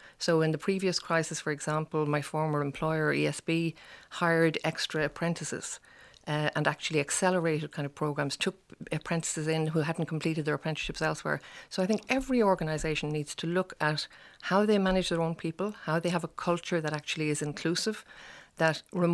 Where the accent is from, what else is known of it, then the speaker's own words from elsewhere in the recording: Moate, Leinster, Ireland; the automatic choice to get a job when I grew up in Moat was to come and get a job in Dublin.